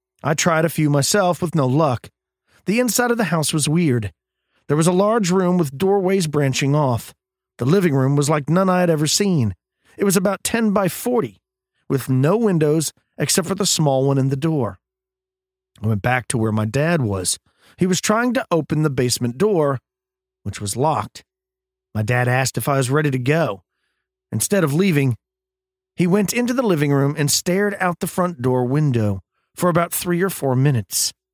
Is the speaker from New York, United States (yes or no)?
no; Texas, United States; This one comes from my home state of Texas.